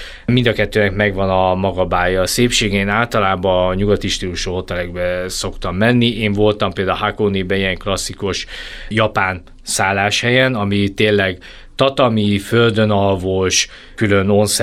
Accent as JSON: {"language": "Hungarian", "country": "Hungary", "said": "én azt javaslom, hogy inkább az emberek ezt a 2-3 csillagos, én magyarként mondom"}